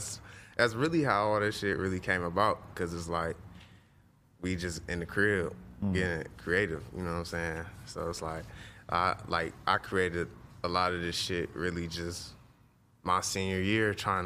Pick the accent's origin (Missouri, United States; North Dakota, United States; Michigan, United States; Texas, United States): Michigan, United States; Beecher; I grew up in Beecher. It's like the outskirts. It's the whole community. Like, it's really Flint, but it's not.